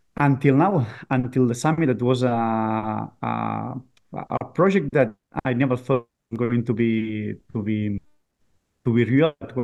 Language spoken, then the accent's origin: English; Barcelona, Catalonia, Spain; Well, I'm from Barcelona, and I used to live in Barcelona, but of course, because of the summit, I'm traveling always to Malaga, and that's not a bad plan. But I lived always in Barcelona.